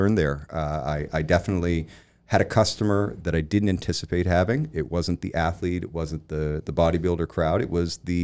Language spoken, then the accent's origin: English; Rothesay, New Brunswick, Canada; moved away as an adult; now in Halifax, Canada; I am originally from Rossi, New Brunswick, which is just outside of St. John, and moved here at about 19 years of age to try my hand